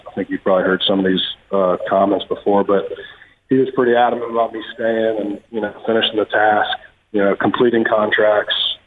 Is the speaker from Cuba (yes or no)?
no; Tennessee, United States; now in Kansas City, United States; I came from Tennessee. This is a little hidden gem in the Midwest.